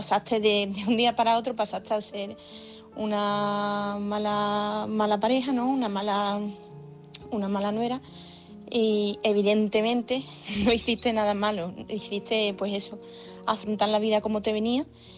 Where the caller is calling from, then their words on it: Seville, Andalusia, Spain; corresponsal de Sevilla.